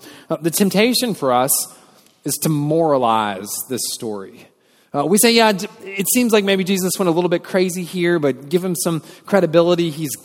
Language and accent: English; Wilmington, North Carolina, United States; I grew up in Wilmington, and they make a lot of movies and TV shows in Wilmington.